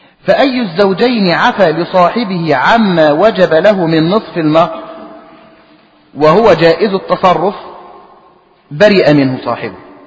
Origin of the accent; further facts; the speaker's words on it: Egypt; لأن الصداق الآن يا إخواني خاصة عندنا في مصر له أجزاء متعددة